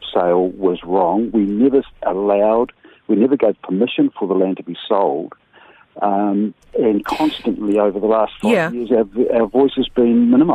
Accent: Paraparaumu, Wellington, New Zealand; I'm a builder from Parapara Umu. We don't have experience in the sort of political argy-bargy that goes on.

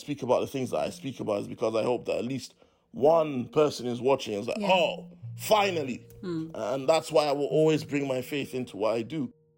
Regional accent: Croydon, London, United Kingdom; and I'm from Croydon, South London.

